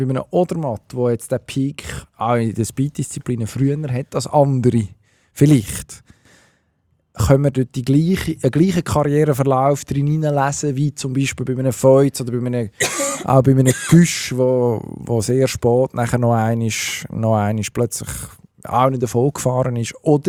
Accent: Switzerland; als Schweizer Skifan

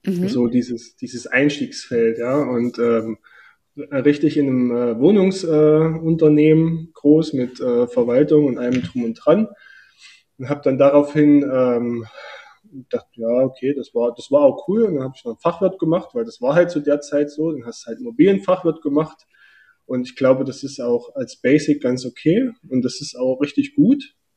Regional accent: Kölleda, Thuringia, Germany; Ja, ich komme aus der Nähe von Erfurt, im Landkreis Sommerda, Kölle da, falls es noch jemand kennt, ist schon etwas weiter peripher. Ansonsten bin ich 35

